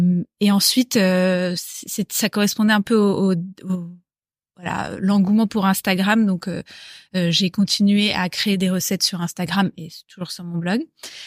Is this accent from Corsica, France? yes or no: no; Neuilly-sur-Seine, Île-de-France, France; Alors, j'ai grandi à côté de Paris, j'ai jamais bougé. Alors j'habitais à Neuilly